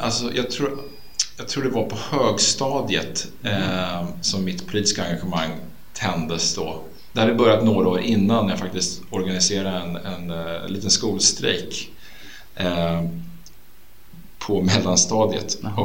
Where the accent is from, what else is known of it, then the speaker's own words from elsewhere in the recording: Örebro, Örebro County, Sweden; now in Stockholm, Sweden; Jag är född i Stockholm. Jag bodde här första åren av mitt liv. Och sen så flyttade jag med min mamma till Örebro, där jag bodde, tog studenten. Min pappa bor i Stockholm, så jag har pendlat fram och tillbaka mellan Stockholm och Örebro.